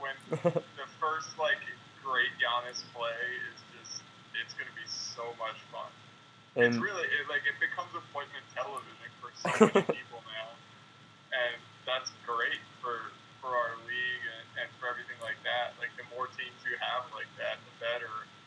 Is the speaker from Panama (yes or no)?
no; New Jersey, United States; I'm not from Milwaukee. I grew up in New Jersey.